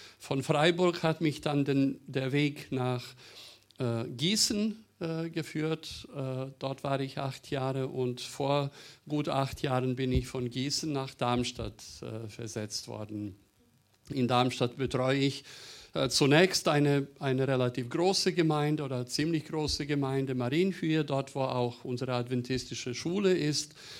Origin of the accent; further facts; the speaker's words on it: Serbia; German is a second language; Ich bin im ehemaligen Jugoslawien geboren und aufgewachsen. Daraus sind 6 Staaten entstanden und meine Heimat ist Serbien.